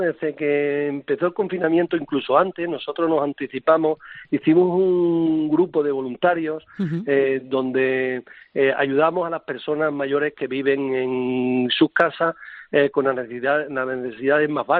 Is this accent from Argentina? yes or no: no; Deleitosa, Extremadura, Spain; Yo estoy muy agradecido a la gente de mi pueblo